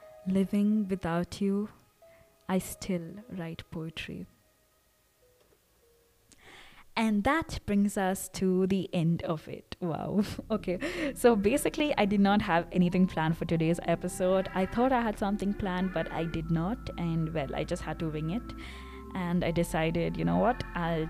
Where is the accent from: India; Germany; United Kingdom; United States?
India; South India; Okay, when I say Indian, I mean like South Indian. It's not that cold here.